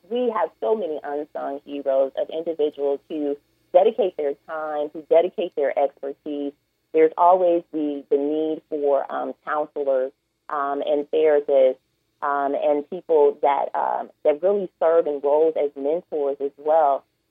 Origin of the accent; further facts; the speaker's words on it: Gary, Indiana, United States; You know, I was born and raised in Gary, and I had an opportunity to start working with the city as an intern.